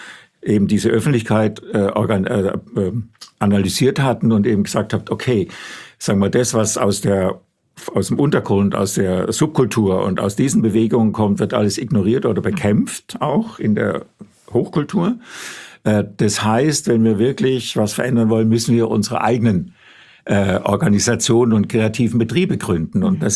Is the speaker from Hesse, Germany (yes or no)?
no; Friedrichshafen, Baden-Württemberg, Germany; also born or lived in Ravensburg; Bin dann in Friedrichshafen am Bodensee aufgewachsen und bin 1967 nach Heidelberg zum Studium.